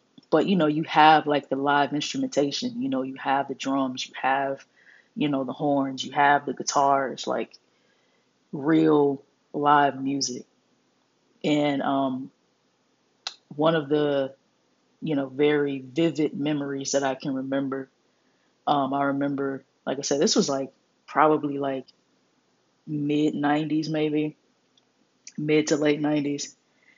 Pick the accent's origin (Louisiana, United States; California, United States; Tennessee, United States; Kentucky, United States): Louisiana, United States; New Roads; also born or lived in New Orleans; I was born in New Orleans, Louisiana. I'm originally from Louisiana. However, I'm not, from New Orleans. I believe I moved to New Rose, Louisiana, probably around, I don't know, maybe five, six, maybe younger, give or take a year or two.